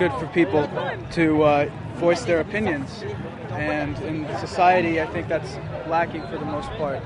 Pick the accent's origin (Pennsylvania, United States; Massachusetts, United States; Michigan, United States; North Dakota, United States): Pennsylvania, United States; I came from Pennsylvania.